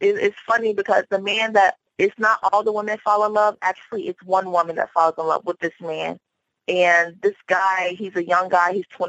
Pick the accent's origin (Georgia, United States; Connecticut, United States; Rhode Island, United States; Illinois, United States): Connecticut, United States; New London; I was in Connecticut, New London, Connecticut. My family is based out of North Carolina.